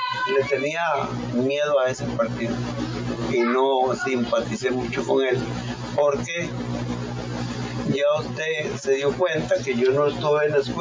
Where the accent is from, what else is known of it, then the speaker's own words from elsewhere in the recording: Costa Rica; todos somos costarricenses y debemos de vivir una democracia unida